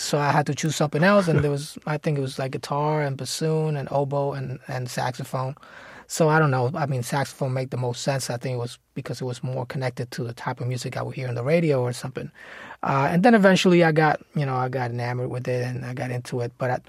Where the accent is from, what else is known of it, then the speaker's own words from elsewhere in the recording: Puerto Rico; So I grew up in Puerto Rico, and I grew up around a lot of music